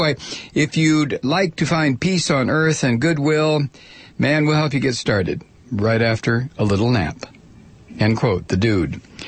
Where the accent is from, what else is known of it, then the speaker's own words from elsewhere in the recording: Brooklyn, New York, United States; I grew up half crazy in Brooklyn, New York.